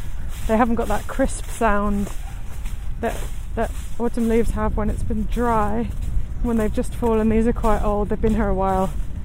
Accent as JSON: {"language": "English", "region": "London", "country": "United Kingdom", "tie": "born or raised there", "said": "growing up in London for a lot of my life, sirens are just this constant."}